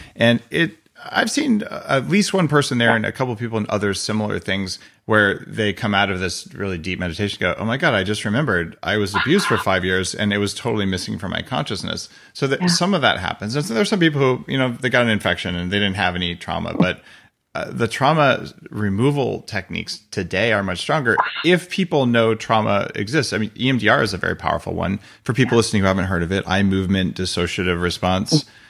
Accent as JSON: {"language": "English", "region": "New Mexico", "country": "United States", "tie": "born or raised there", "said": "It's so a super poor part of the world with lots of drug and alcohol problems. I grew up in New Mexico, so"}